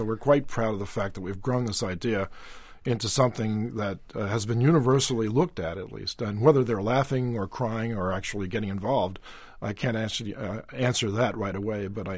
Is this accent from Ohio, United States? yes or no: no; Louisiana, United States; born there; I was born in Louisiana, and we've certainly suffered down there greatly over the last year.